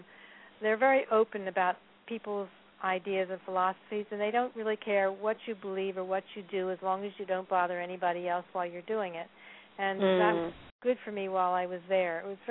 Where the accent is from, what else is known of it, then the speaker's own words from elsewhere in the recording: East Coast, United States; I grew up on the East Coast